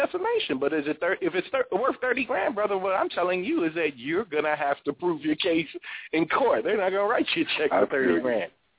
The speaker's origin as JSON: {"language": "English", "region": "New York", "country": "United States", "said": "They got deeper pockets in New York. I'm from New York."}